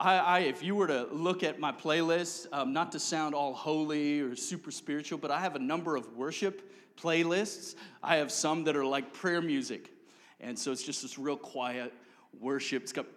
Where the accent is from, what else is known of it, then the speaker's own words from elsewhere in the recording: Cape Town, Western Cape, South Africa; now in United States; When my family and I, we came from South Africa. I was born and raised predominantly in Cape Town, and we came over to the States.